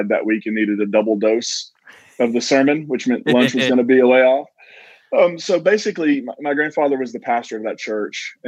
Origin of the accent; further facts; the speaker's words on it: Kentucky, United States; So I grew up, I was born in the Appalachian region of Eastern Kentucky, West Virginia. And I grew up in a holler in Eastern Kentucky.